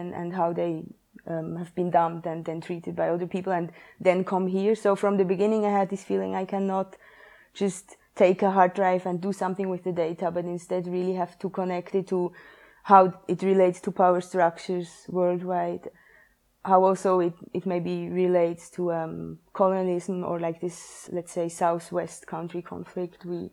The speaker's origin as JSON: {"language": "English", "country": "Switzerland", "lives_now": "London, United Kingdom", "said": "I am from Switzerland, but currently living in London."}